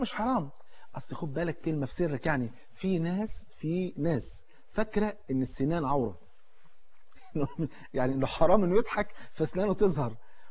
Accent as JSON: {"language": "Arabic", "country": "Egypt", "said": "تعرف الفول عندنا في مصر فرض عين"}